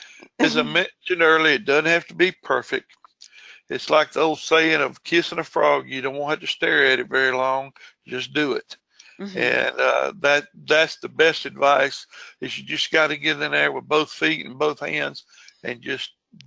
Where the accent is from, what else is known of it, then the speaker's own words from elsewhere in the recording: Louisiana, United States; now in Dallas, United States; I was born and raised in Louisiana, but I'm out in the Dallas-Fort Worth area, and I'm a Texas Rangers fan.